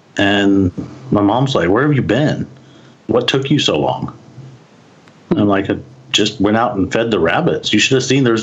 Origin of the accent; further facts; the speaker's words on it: Texas, United States; I grew up in West Texas, way out in the middle of the desert, next to a military base. I'm a military brat. My dad was in the Air Force.